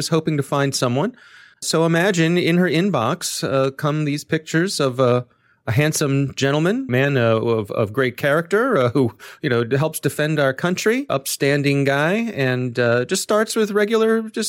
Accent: Ellicott City, Maryland, United States; Yeah, this is my hometown.

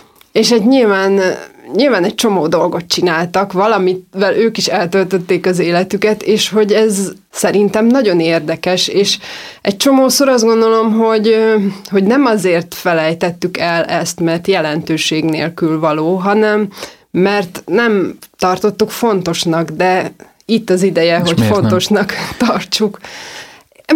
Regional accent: Szentes, Csongrád-Csanád, Hungary; born there; én csak ott születtem, de nem oda jártam gimibe, hanem Csongrádra jártam egyébként Grecsó Krisztiánnal egy évfolyamba, tehát abba a gimibe jártam, ahova ő.

